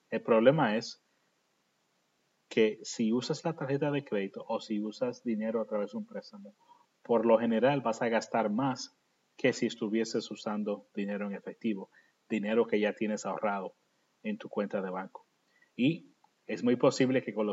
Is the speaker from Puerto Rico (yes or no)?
yes; Puerto Rico; como sabes, yo crecí en Puerto Rico y sabes que los puertorriqueños somos famosos por que tenemos una Navidad muy larga